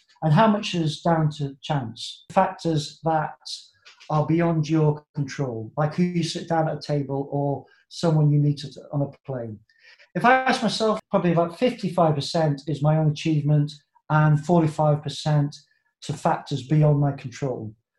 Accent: England, United Kingdom; born there; I was born in England, one of the wealthiest countries in the world.

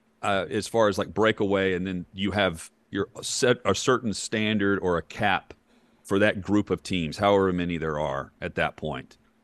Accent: Tennessee, United States; But right now in the state of Tennessee, the local barbecue joint in my hometown can have something going with the quarterback for my hometown.

